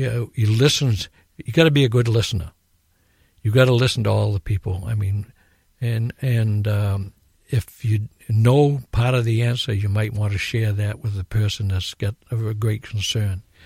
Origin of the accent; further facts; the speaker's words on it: Westbrook, Maine, United States; And they knew, because I was from Westbrook.